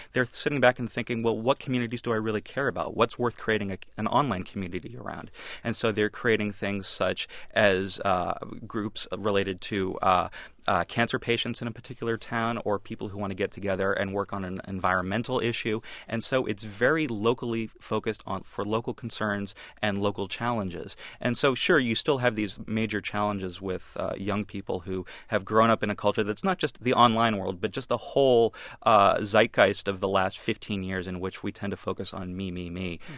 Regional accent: Florida, United States; I grew up near NASA in Central Florida

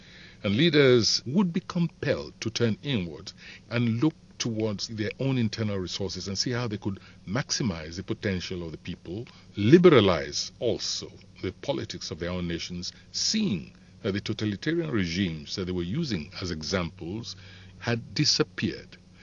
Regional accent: Nigeria; as a Nigerian, it's an embarrassment

